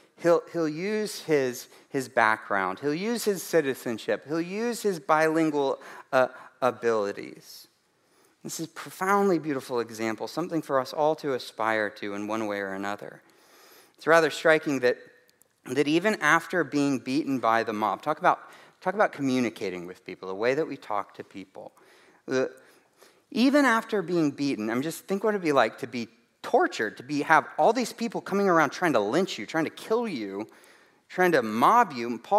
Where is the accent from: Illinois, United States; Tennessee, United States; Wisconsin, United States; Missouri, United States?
Tennessee, United States; Chattanooga; also born or lived in Grand Rapids, Michigan; I come from Chattanooga, Tennessee. I was born in Grand Rapids, Michigan.